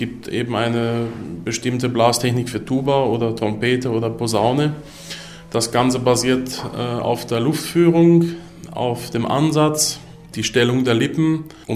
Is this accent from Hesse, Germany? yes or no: no; Osthofen, Rhineland-Palatinate, Germany; ich bin aufgewachsen in Osthofen, das liegt bei Worms oder Großraum Mannheim. Bin da in die Schule gegangen